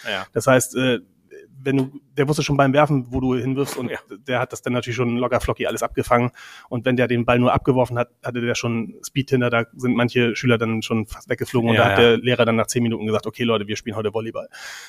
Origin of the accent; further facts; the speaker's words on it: Ramelsow, Lower Saxony, Germany; ich komme aus Ramelsow, also nicht direkt hier Buxtehude.